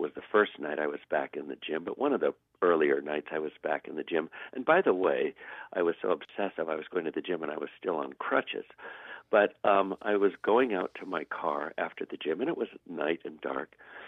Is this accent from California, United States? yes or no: yes; California, United States; moved away as an adult; I grew up here in Sonoma County. I was born and raised here, didn't leave here till I was like 19 years old. And moved away.